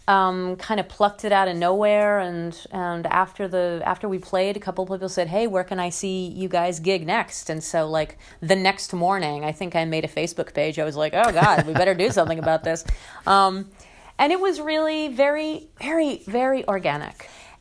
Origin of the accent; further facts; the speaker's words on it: France; English is a second language; growing up in France, coming from there, like, we just don't have